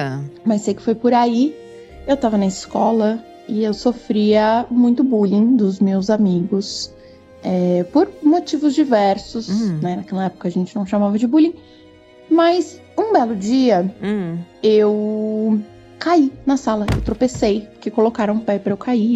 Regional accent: São Paulo, Brazil; eu sou daqui de São Paulo.

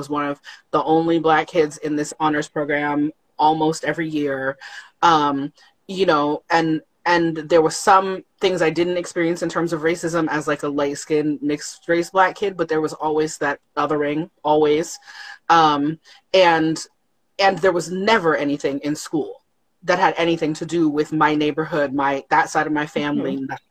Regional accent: Southwest, United States; I'm from the Southwest, but in the Black side of my family, everybody is from the South.

